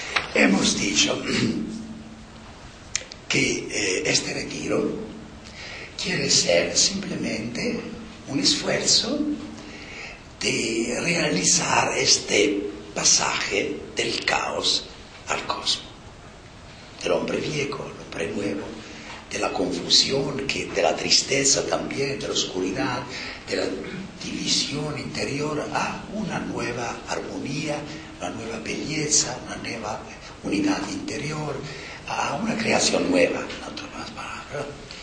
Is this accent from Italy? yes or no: yes; Marche, Italy; En mi región, yo soy de Italia Central, de las Marche, recuerdo que cuando era un niño había esta costumbre, ahora todo ha cambiado.